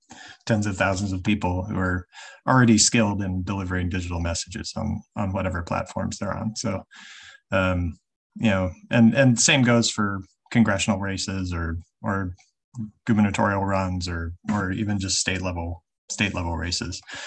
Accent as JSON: {"language": "English", "country": "United States", "said": "And I'm American."}